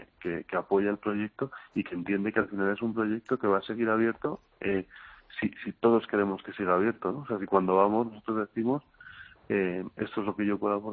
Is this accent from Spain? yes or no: yes; Madrid, Community of Madrid, Spain; nosotros somos de Madrid, queríamos que en nuestra ciudad la gente fuera pues más productiva y más ética